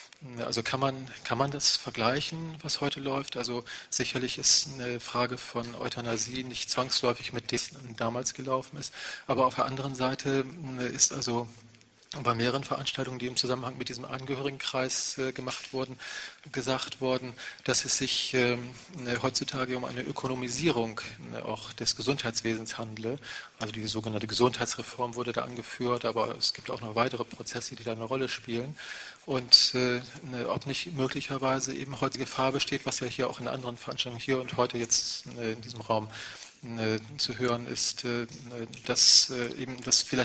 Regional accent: Oldenburg, Lower Saxony, Germany; Ja, ich komme aus Oldenburg.

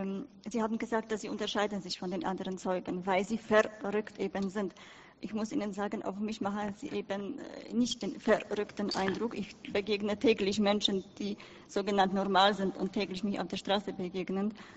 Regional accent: Poland; German is a second language; Ich komme aus Polen.

